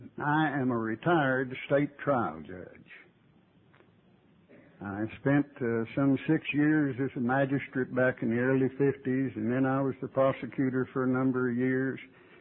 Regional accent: Waurika, Oklahoma, United States; I'm from Waurika, Oklahoma. That is a Choctaw Indian word, Waurika, that means running water.

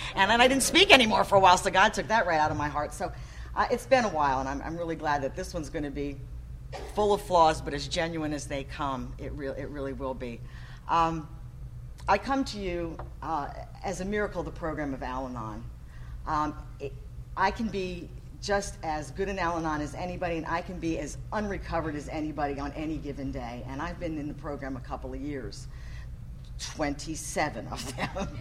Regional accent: New Jersey, United States; born there; also born or lived in Southern US; now in Virginia, United States; I was born in New Jersey, and my dad was in the Army, so we lived all over, but mostly it was in the South. And then 25 years ago, I moved to Virginia.

